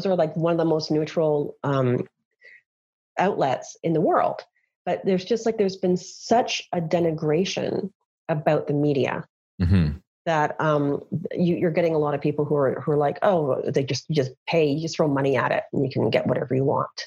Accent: Canada; I think because we're Canadian, you know, the Canadians have a very strict, journalism laws

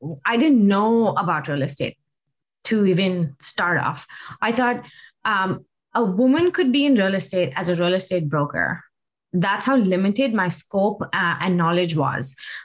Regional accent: India; moved away as an adult; now in United States; So I was born and raised in India, and I moved to the US in 2006. I had a pretty rich career in fashion merchandising back in India. And so when I moved to the US and moved to Seattle

